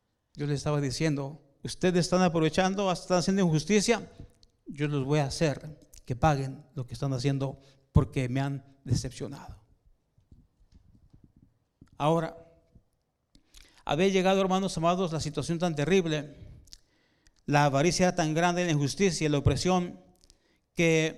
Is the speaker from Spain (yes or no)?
no; Guadalajara, Jalisco, Mexico; born there; also born or lived in Mexicali; yo nací en México, en Guadalajara. En mi juventud, cuando tenía 18 años, yo estudié contabilidad en Mexicali